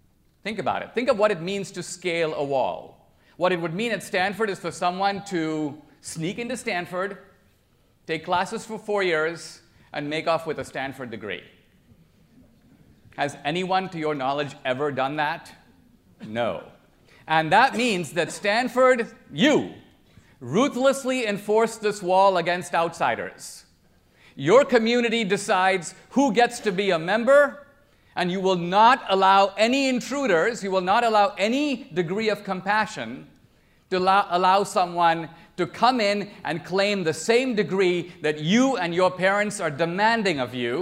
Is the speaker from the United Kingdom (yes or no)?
no; India; English is a second language; now in United States; I am an immigrant from India, and I bring to America what can be called the immigrant perspective